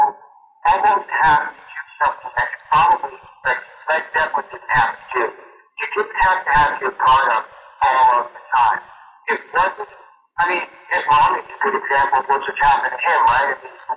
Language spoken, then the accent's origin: English; New York, United States; Well, I'm from New York, and I always hope for the Yankees